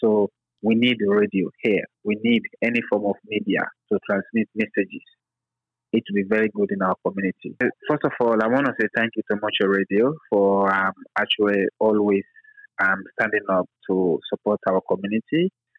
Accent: Fredericton, New Brunswick, Canada; I'm from Fredericton.

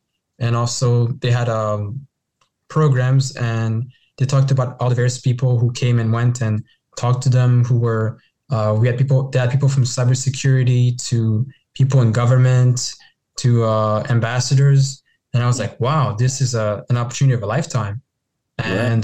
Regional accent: Brussels, Brussels-Capital Region, Belgium; English is a second language; now in Canada; I'm from Burundian heritage. I wasn't born there. I was born in Belgium, Brussels, Belgium, where I spent the majority of my childhood. And then in 2014, me and my family moved to Canada.

